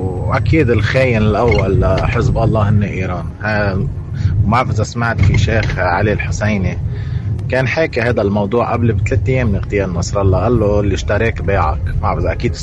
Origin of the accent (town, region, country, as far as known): Lebanon